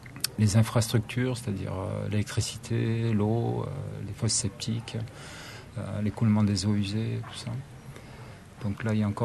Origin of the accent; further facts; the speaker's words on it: France; now in Auroville, India; je suis français et je suis ici depuis 5 mois.